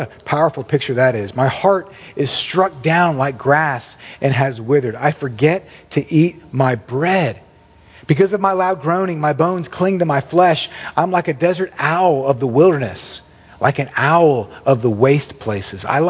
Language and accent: English; Orlando, Florida, United States; It's just one of my memories of the summer growing up in Orlando